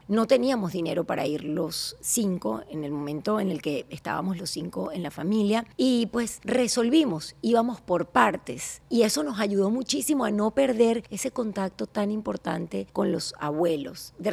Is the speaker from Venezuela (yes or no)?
yes; Venezuela; moved away; quisiera llegar hasta el momento en el cual me fui de Venezuela y llegué aquí